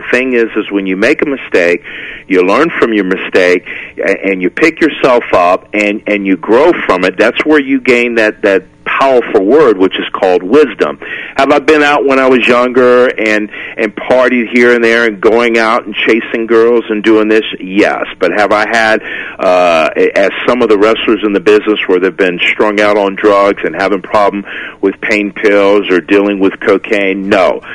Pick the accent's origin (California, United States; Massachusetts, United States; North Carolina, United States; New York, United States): North Carolina, United States; Pembroke; I'm truly from the Lumbee Nation, which is in Pembroke, North Carolina.